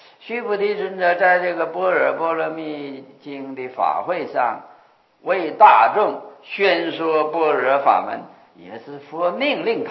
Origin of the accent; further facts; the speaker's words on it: China; 我们中国人欢喜简略，这个就留两个音啊